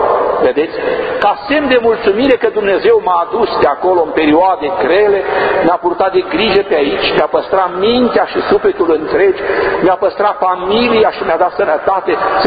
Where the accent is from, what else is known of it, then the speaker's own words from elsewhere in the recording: Romania; Nu patriotismul acela fariseic, cum a făcut fariseul, să ne batem pe piept, eu sunt român, dar numai atunci când se cântă imnul României sau când îți luau un bar de bere. Când e la jertfă